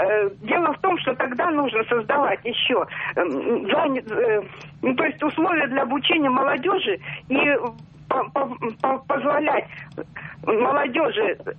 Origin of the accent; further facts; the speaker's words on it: Moscow Oblast, Russia; Я из Подмосковья.